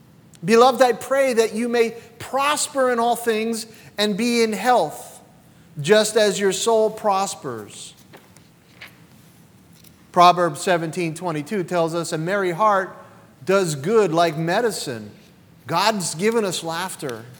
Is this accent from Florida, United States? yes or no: no; New York, United States; I'm from New York, and I'm half Italian, too.